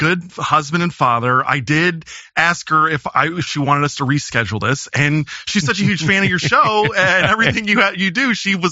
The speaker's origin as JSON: {"language": "English", "town": "Quad Cities", "country": "United States", "tie": "born or raised there", "said": "Well, I grew up in the Quad Cities. It's Western Illinois and Eastern Iowa. It's on the Mississippi River, hometown of John Deere Tractors."}